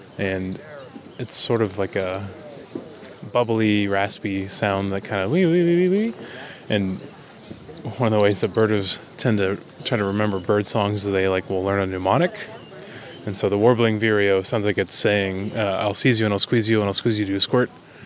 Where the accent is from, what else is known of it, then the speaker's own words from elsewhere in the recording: Kansas City, Missouri, United States; now in Champaign, United States; I'm from Kansas City, and I currently live in Champaign, Illinois.